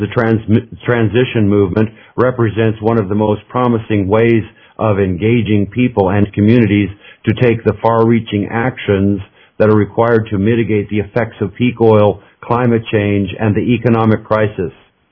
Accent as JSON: {"language": "English", "region": "Alaska", "country": "United States", "tie": "born or raised there", "said": "I know because I was in Alaska, I was raised in Alaska"}